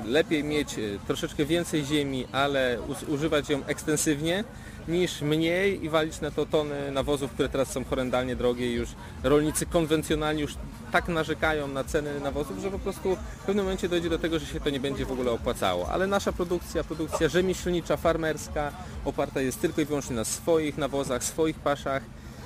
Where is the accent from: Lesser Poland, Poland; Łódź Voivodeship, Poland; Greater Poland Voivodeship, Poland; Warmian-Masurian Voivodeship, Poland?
Łódź Voivodeship, Poland; Hucisko; Jestem z gminy Drużbice. Miejscowość Hucisko.